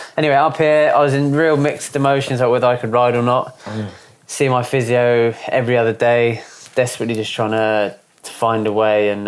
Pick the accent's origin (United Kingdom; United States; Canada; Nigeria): United Kingdom; South East England; I'm from Surrey